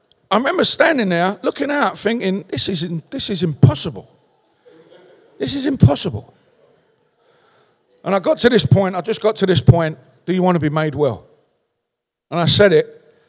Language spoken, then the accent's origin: English; London, United Kingdom; accent: Cockney; So here am I. I'm an English guy from London with a strong Cockney accent who obviously, you know, is not a drug addict anymore, right?